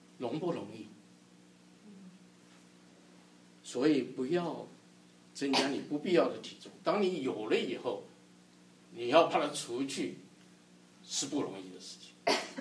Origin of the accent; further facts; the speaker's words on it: China; 所以人就是这样，包括我们中国人的就是这样